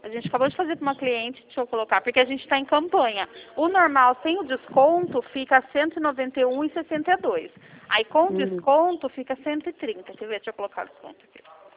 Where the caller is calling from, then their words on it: Campinas, São Paulo, Brazil; eu falo aqui de Campinas, São Paulo.